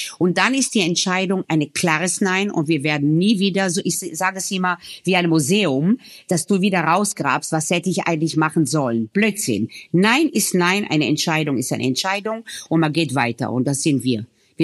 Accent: Tel Aviv, Tel Aviv District, Israel; Ich komme aus Tel Aviv, ich habe diese Tel Aviv-Kitchen, ich habe die Levante-Küche, ich habe die Middle-East-Küche, ja.

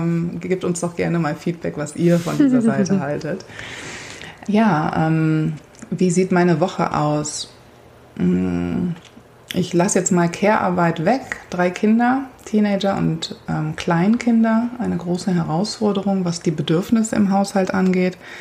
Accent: Germany; moved away; Ich bin in Deutschland groß geworden und habe da den Großteil meiner Karriere verbracht.

